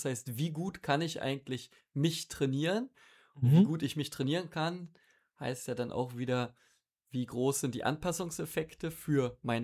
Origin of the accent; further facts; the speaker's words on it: Berlin, Germany; ich komme auch aus Berlin